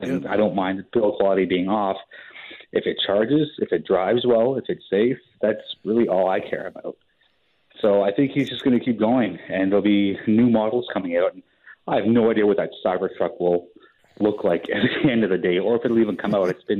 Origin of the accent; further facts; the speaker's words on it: Canada; Look at us being Canadian and polite.